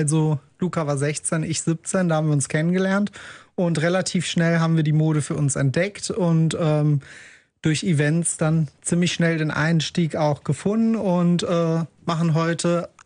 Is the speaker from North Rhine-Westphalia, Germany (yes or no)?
yes; Wuppertal, North Rhine-Westphalia, Germany; Also ich bin wirklich ein richtiger Wuppertaler. Meine Mutter ist auch in Wuppertal geboren und mein Vater kommt aus Griechenland. Und ist dann sehr früh im Kindesalter auch nach Wuppertal gekommen.